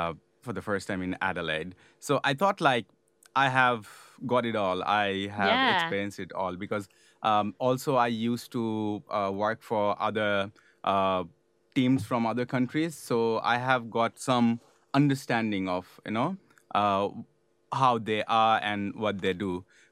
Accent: Bangladesh; moved away as an adult; now in New Zealand; I'm from Able, and I'm currently studying Master of Technology Innovation and Leadership. And I'm originally from Bangladesh. I used to work for Unilever for a long time and then moved to New Zealand.

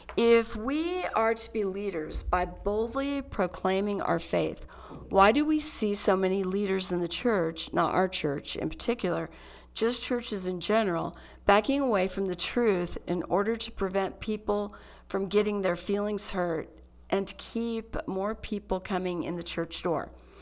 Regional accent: the South, United States; Super interesting answer, because I grew up in the South, and we started every day of high school with the Pledge of Allegiance and a prayer.

